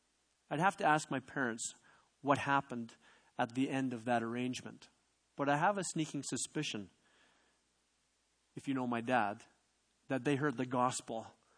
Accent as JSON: {"language": "English", "country": "Canada", "also_born_or_lived": "Zambia", "said": "we lived in Zambia about 3.5 years. And we had servants. We were wealthy because we came from Canada, even though we were missionaries and on a shoestring budget."}